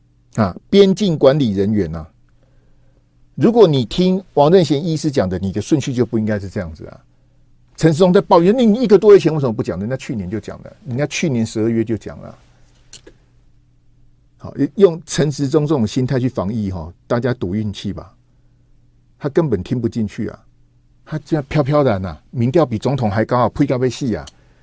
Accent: Taiwan; 就是我们台湾这边什么都想要

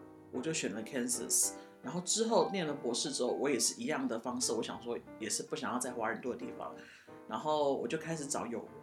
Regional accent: Taipei, Taiwan; 因为我们自己在台北长大，对不对？

